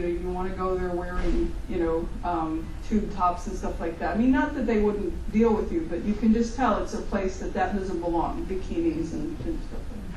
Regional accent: Chicago, Illinois, United States; now in Kentucky, United States; I said I grew up in Chicago and I live in Kentucky now

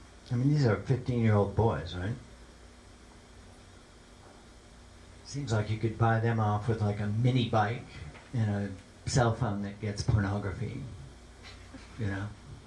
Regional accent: Nigeria; now in United States; And me, who identifies as African-American because of my growing up in Nigeria.

